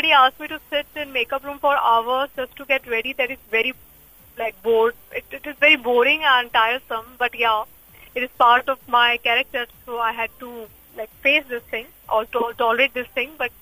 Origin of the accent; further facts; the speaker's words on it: Indore, Madhya Pradesh, India; I literally enjoyed lockdown duration with my family in my hometown, Indore.